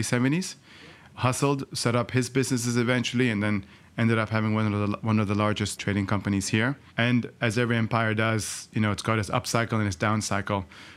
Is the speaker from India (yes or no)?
yes; India; also born or lived in Hong Kong; I'm Indian, born in Hong Kong, and then lived around the world from studying to working. There's Switzerland, there's the US, there's Chile, Poland, Czech Republic, China, India, and Dubai.